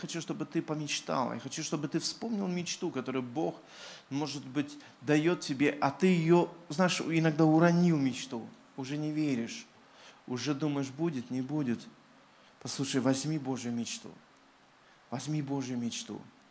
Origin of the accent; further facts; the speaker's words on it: Odesa, Odesa Oblast, Ukraine; Улыбайтесь, я из Одессы приехал.